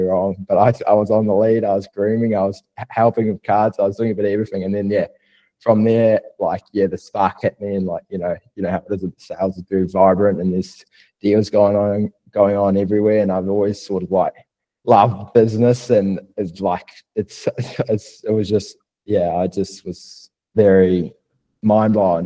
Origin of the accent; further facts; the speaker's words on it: Oripi, Bay of Plenty, New Zealand; moved away as an adult; now in Australia; Some people get my accent mixed up, so they don't know initially, but yeah, definitely a very proud Kiwi from Oripi in the Bay of Plenty, which... yeah, has been home for a good while until I moved over to Aussie 8 months ago to join Yarraman.